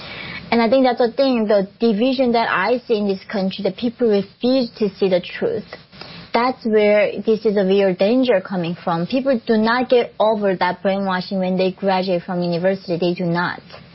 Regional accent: North Korea; English is a second language; In the past, when people were saying, I tell them I'm from North Korea, they said, like, why?

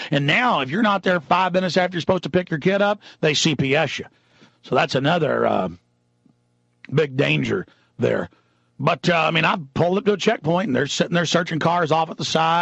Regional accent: Dallas, Texas, United States; I grew up in Dallas, man.

